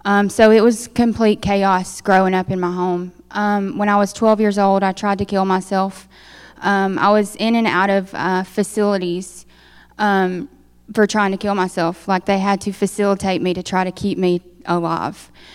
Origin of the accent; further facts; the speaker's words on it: Coleman, Alabama, United States; I'm from Coleman, Alabama, and if you don't know where that is a very country city in Alabama.